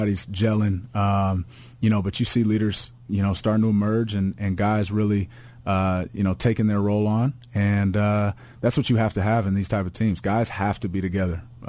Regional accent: Cincinnati, Ohio, United States; because I'm from Cincinnati. Like, you guys are over here claiming Texas is the best football, but I'm here, you know, I'm clearly from Cincinnati, coming from there, and you guys are disrespecting me, you know?

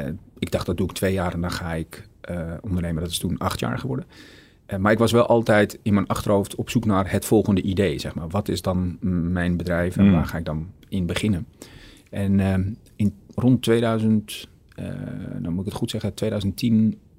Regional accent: Amsterdam, North Holland, Netherlands; born there; Het leuke is, ik ben geboren in Amsterdam

